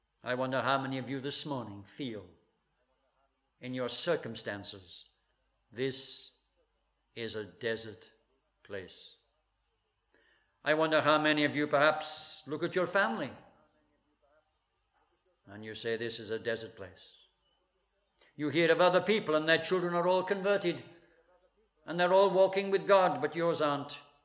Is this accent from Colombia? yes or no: no; England, United Kingdom; And so as an Englishman, I felt it was my place to be back here